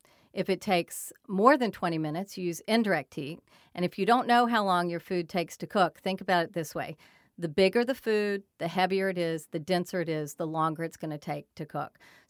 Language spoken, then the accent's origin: English; North Carolina, United States; You know, I grew up in North Carolina with space.